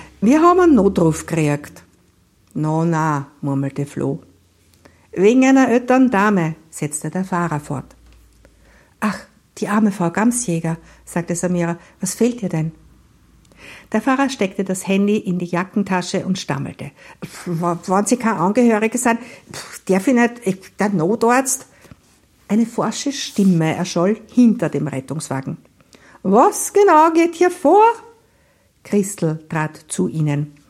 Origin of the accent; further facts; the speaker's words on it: Lilienfeld, Lower Austria, Austria; Ja, also ich bin im Mostviertel aufgewachsen, nicht in Lunz, sondern in Lilienfeld.